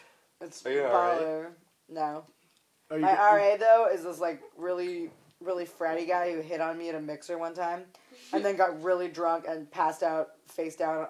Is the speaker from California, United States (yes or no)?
yes; California, United States; because he was from California, and I was from California, and that's all I remember.